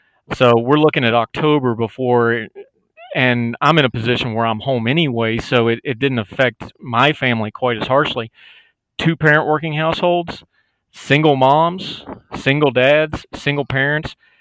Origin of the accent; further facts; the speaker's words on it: West Virginia, United States; You talked about West Virginia. I'm from West Virginia.